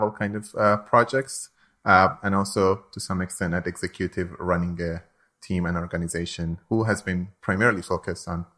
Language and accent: English; Iran; moved away; I'm originally from Iran, and I had seen firsthand many environmental problems, droughts. My grandfather was a farmer.